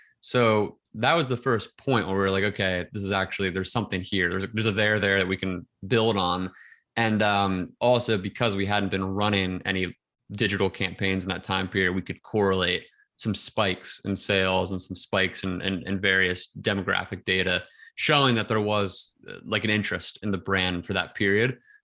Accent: Pennsylvania, United States; I grew up like right outside Philadelphia.

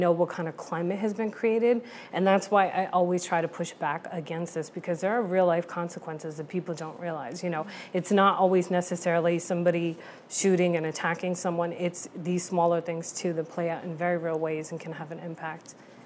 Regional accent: United States; Right, because as an American, you're more likely to be killed by one of those

